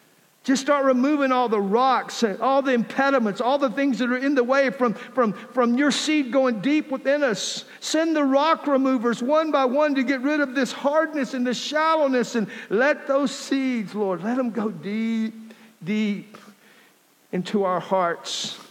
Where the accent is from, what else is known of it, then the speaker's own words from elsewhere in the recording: Lorenzo, United States; This is how we grew up doing Christianity in Lorenzo, where I grew up.